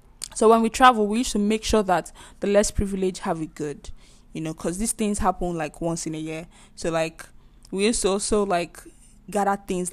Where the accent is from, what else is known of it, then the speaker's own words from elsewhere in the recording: Okwele, Imo, Nigeria; Like where I'm from, in Imo State, because I'm from Okwele.